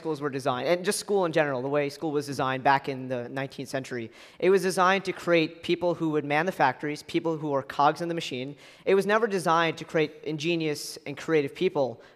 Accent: Bethpage, New York, United States; also born or lived in Syosset; So I moved on Long Island from Bethpage, New York to Syosset, New York in the summer of 2010, so from middle of 9th and 10th grade.

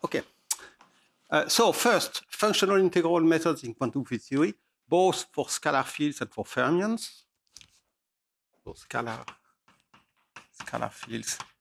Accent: France; accent: French; English is a second language; so I'm French, as you can guess from my accent.

